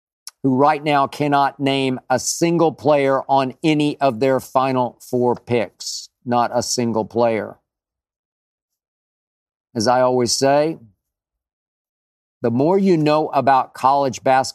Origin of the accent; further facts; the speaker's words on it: Oklahoma City, Oklahoma, United States; I've texted all my friends I grew up with in Oklahoma City.